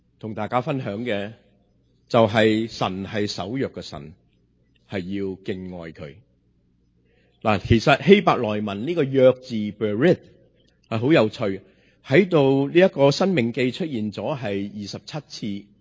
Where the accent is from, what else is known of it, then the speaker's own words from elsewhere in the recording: China; 我哋中国人见到点呀？食咗饭未呀？